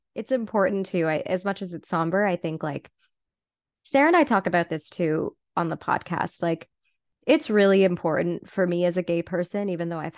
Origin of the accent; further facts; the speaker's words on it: Whitby, Ontario, Canada; But growing up in Whitby, it was, you know, you're friends with the people you're going to be around and you can't control that.